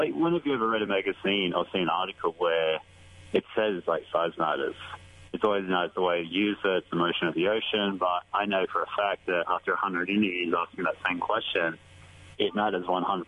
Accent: Australia; accent: Australian; every single day I probably get a comment on my accent. It's really nice. I like being unique.

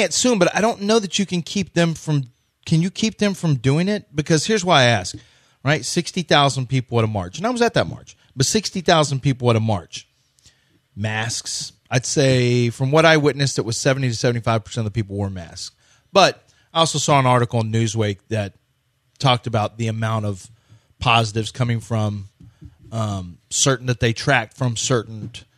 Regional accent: Colorado, United States; I mean, I came from Colorado.

